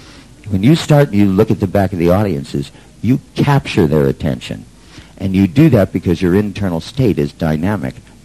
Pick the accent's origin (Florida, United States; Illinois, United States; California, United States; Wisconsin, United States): California, United States; San Francisco; Well, see, I grew up in San Francisco, and driving is done there very differently.